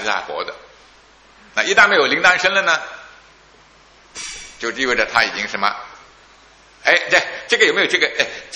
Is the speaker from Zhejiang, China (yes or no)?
no; Jiangsu, China; 在我们老家江苏那边，基本上是他们一个礼拜洗一次